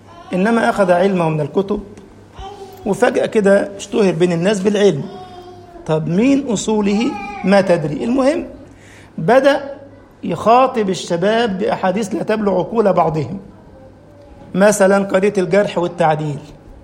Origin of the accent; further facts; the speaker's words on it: Egypt; كنت بدرس في مسجد في مدينة اسمها دار السلام عندنا في مصر